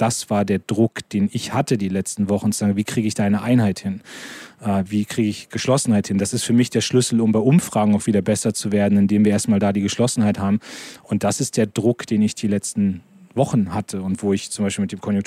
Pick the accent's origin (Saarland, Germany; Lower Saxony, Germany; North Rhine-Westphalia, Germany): Lower Saxony, Germany; ich komme aus Niedersachsen, da ist noch alles in Ordnung.